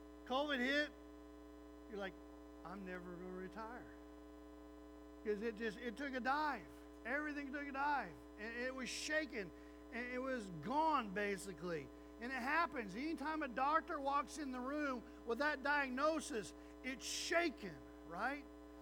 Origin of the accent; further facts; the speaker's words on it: Oklahoma, United States; You know, I'm from Oklahoma. We're not supposed to have those things.